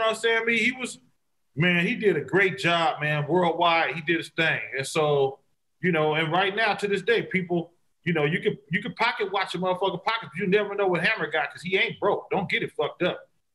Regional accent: Vallejo, California, United States; We made it, you know, really really good to say, I'm from Vallejo with your chest out. Like, you understand me? Like, you ain't, you know, it's the V. Like, we made it good to be from Vallejo.

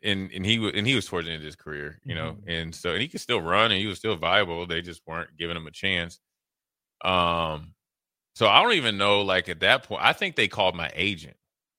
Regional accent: Frederick, Maryland, United States; I'm from Frederick. He's from Baltimore. I've been knowing him my whole life.

